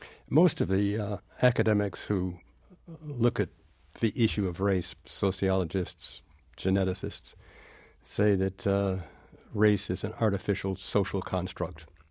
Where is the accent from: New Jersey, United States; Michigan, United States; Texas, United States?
Michigan, United States; I grew up in Michigan, which was the epicenter of the auto business